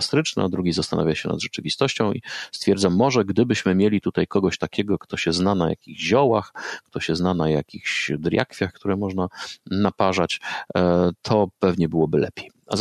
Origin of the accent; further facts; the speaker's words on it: Silesian Voivodeship, Poland; Ja się wychowywałem w małej miejscowości na Górnym Śląsku.